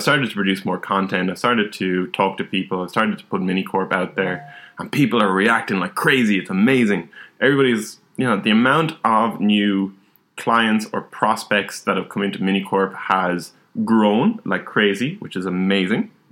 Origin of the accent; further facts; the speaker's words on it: Ireland; growing up in Ireland, drinking is a big part of society.